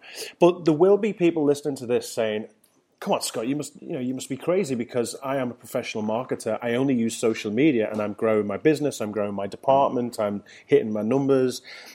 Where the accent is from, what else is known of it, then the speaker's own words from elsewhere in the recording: United Kingdom; The good thing about being British is there's no such thing as a wrong line. We'll queue up for anything.